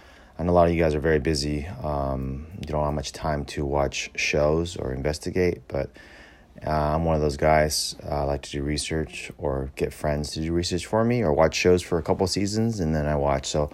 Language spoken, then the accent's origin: English; Fremont, California, United States; Like everyone else knows, I am from the Silicon Valley, Fremont, California. Shout out to Fremont and Tesla.